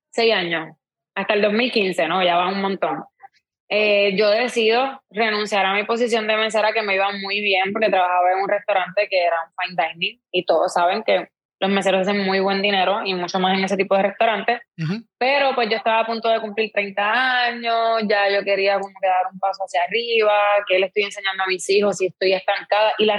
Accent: Canóvanas, Puerto Rico; Yo soy de Canóvana.

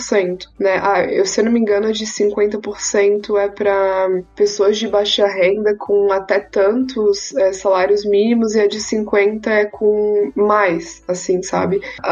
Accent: Santo Amaro da Imperatriz, Santa Catarina, Brazil; Tenho 23 anos, sou de Santo Amaro da Imperatriz, já terminei a faculdade, inclusive terminei esse ano, sou formada em psicologia e fiz a faculdade na Unisul.

